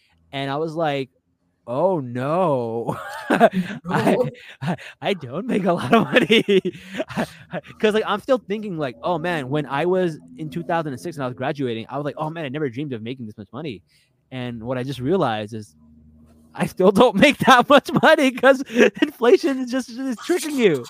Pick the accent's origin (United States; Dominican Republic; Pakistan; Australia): Pakistan; Like I'm just a Pakistani … at heart.